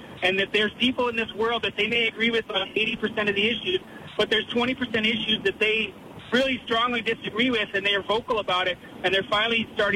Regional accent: Montana, United States; Wrestling, I grew up wrestling in Montana.

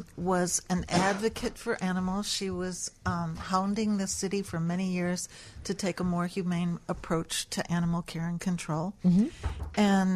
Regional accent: Sturgeon Bay, Wisconsin, United States; No, I'm from Door County, Wisconsin.

